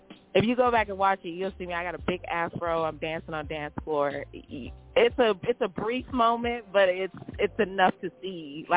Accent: California, United States; now in Houston, United States; I came from California. Came to Houston to go to U of H.

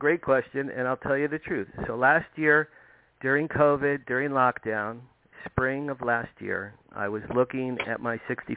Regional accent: Asbury Park, New Jersey, United States; Where I grew up on the Asbury Park, New Jersey, Jersey Shore.

